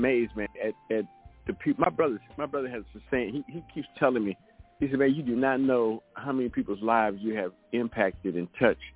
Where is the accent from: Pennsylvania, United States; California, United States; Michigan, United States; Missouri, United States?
Michigan, United States; Detroit; now in Texas, United States; I'm from Detroit. That's where I got my, that's where I, you know, that's where I'm born and bred.